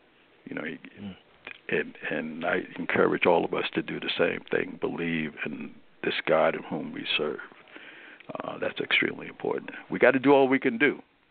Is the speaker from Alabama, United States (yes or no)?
no; New York City, New York, United States; I'm a product of New York City. I was born and raised in Brooklyn, and I can remember when King came to New York.